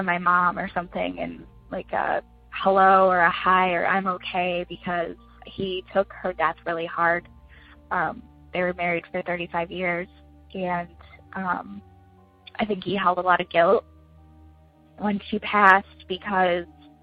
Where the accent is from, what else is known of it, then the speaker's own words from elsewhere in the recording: Michigan, United States; I am from Michigan.